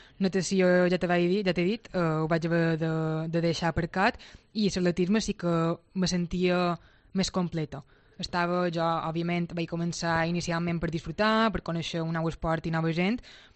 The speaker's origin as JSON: {"language": "Catalan", "town": "Muro", "region": "Balearic Islands", "country": "Spain", "said": "en el meu poble, a Muro"}